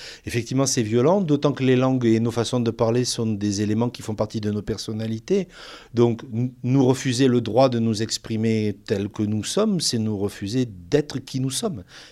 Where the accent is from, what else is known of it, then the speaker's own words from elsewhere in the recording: Provence-Alpes-Côte d'Azur, France; accent: southern French; je viens d'une région, la Provence, où on a une langue régionale, où quand on a appris le français dans la génération de mes grands-parents, on l'a coloré de notre langue et du coup on a développé ce fameux accent méridional bien connu